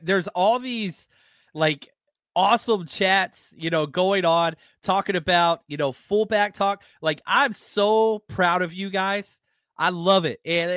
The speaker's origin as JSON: {"language": "English", "region": "Texas", "country": "United States", "tie": "born or raised there", "said": "I was raised in Texas, but we moved around a lot."}